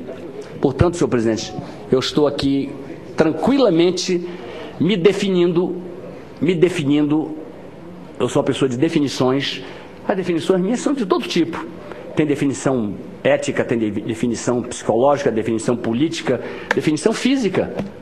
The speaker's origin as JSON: {"language": "Portuguese", "town": "Manaus", "region": "Amazonas", "country": "Brazil", "said": "um suposto ex-policial que na minha terra, em Manaus, estaria oferecendo ao senhor Gil 100 mil reais"}